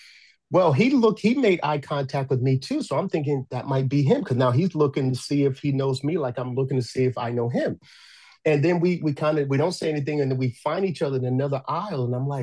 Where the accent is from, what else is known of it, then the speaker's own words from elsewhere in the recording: New Jersey, United States; also born or lived in Virginia, United States; I grew up in New Jersey, but I lived in Virginia for a little while, and then for a little small set time, we lived in Georgia.